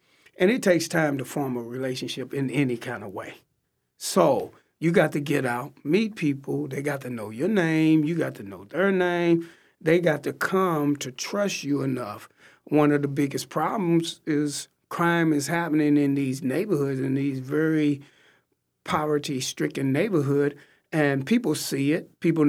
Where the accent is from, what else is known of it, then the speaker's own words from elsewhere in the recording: Columbia, United States; And it's because I was born and raised in Columbia. And back then, police officers did walk the beat.